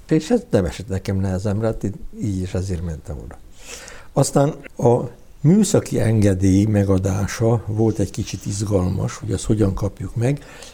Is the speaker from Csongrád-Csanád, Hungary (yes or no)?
no; Somogy, Hungary; Dunántúlról, Belső Somogyból származom, én ott olyan idegen voltam Halason, hogy az hihetetlen.